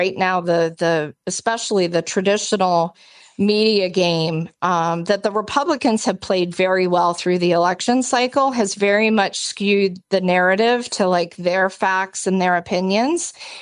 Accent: United States; as an American citizen living abroad, certainly some of the policies and the economic decisions that are being made not only affects me, but affects my family, affects friends back home.

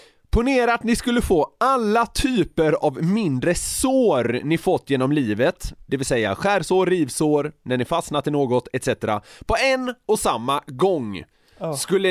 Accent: Gothenburg, Västra Götaland County, Sweden; där jag växte upp i södra Göteborg, alltså där hade vi ju lokala förmågor

